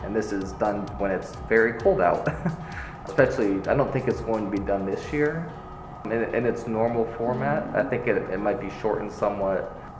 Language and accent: English; Florida, United States; I'm from Florida, and so that's pretty close to the Caribbean Ocean.